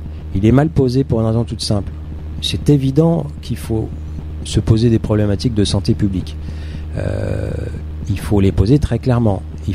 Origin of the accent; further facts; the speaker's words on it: Aix-en-Provence, Provence-Alpes-Côte d'Azur, France; je suis provençal, moi. Enfin, provençal, j'étais quelque temps. Et je citais cette chose-là. Moi, je suis d'Aix-en-Provence. Mes copains, moi, je suis aixois, donc la Provence s'arrête à Valence, hein.